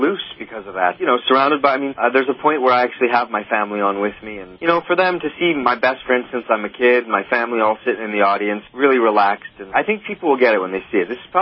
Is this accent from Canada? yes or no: yes; Canada